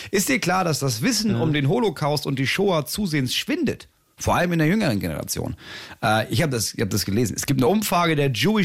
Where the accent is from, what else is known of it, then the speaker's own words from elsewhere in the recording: Hamburg, Germany; als Klasse ist man dahin, genau. Bei uns in Hamburg war es Bergen-Belsen.